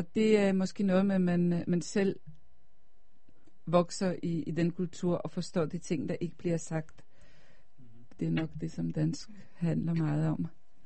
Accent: Poland; Danish is a second language; now in Denmark; jeg kommer fra Polen.

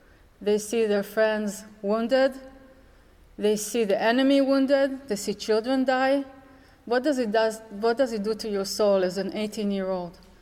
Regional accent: Israel; And I said I was from Israel. The moment I said that I was from Israel, they looked at each other, got up, and left.

